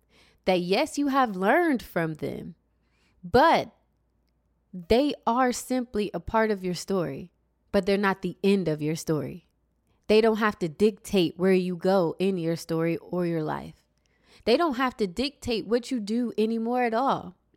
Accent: Columbus, Ohio, United States; I was born and raised in Columbus, Ohio.

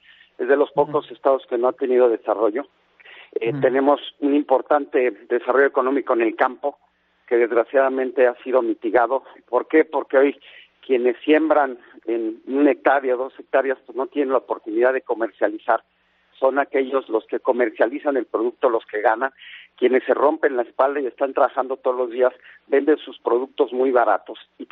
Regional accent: Tula, Hidalgo, Mexico; tenemos a Titalaquia, en Tula, de donde yo soy

